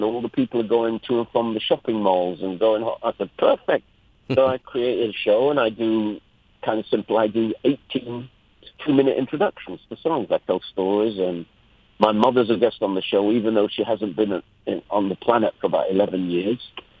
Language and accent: English; England, United Kingdom; now in United States; I'm English anyway, so I avoid social media whenever it gets outside of entertainment.